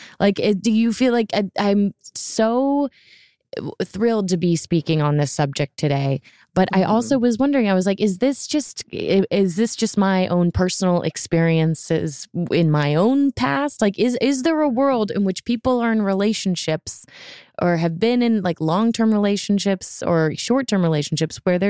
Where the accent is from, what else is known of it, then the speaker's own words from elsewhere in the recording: Florida, United States; I grew up in Florida, so I'm not good with driving the wet, icy road